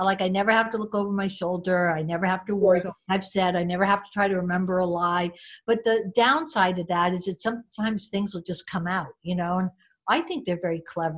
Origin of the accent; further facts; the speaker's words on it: San Francisco, California, United States; I'm Arab and I'm from San Francisco, born and raised, and there's so much diversity there.